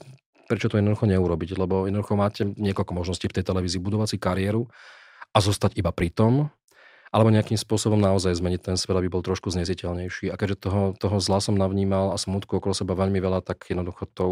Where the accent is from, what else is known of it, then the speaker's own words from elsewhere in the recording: Trnava, Trnava Region, Slovakia; Ja som Trnavčan, takže v Trnave som organizoval takéto podujatie